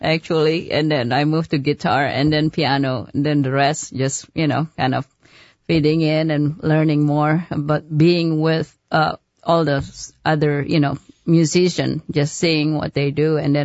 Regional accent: Indonesia; I'm from Indonesia originally, yes.

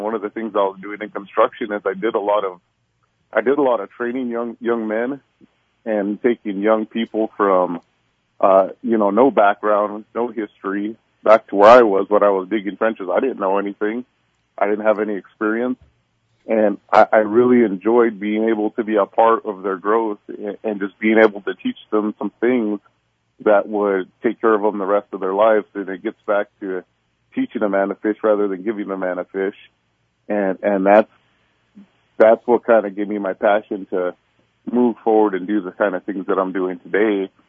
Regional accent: Albuquerque, New Mexico, United States; Well, I grew up here in Albuquerque. I lived here my entire life.

